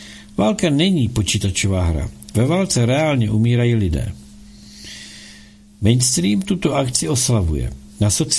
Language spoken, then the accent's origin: Czech; Moravia, Czechia; To je tady ne, u nás na Moravě, víš?